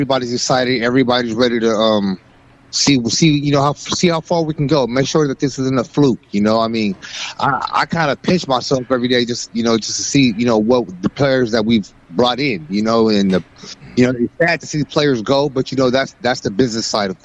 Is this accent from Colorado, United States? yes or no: no; San Diego, California, United States; also born or lived in Baltimore; You know, I was actually born in Baltimore, you know what I mean? But I was raised in San Diego, you know.